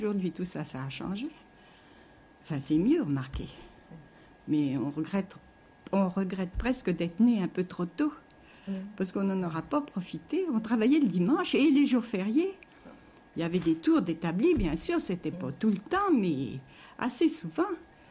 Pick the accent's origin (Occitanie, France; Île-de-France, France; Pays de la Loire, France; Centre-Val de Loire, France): Centre-Val de Loire, France; Pithiviers; now in Orléans, France; moi je me plais beaucoup à Orléans. Moi je suis natif de Pithiviers, j'aime mieux Orléans que Pithiviers. J'aime bien Pithiviers parce que c'est mon pays natal